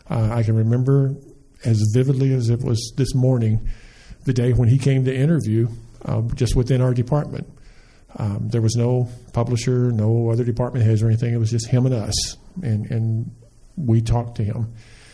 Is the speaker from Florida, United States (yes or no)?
no; Texas, United States; For those of you that don't know, many of you do, I was raised in Texas. I spent, 18 years getting an education, graduated from high school there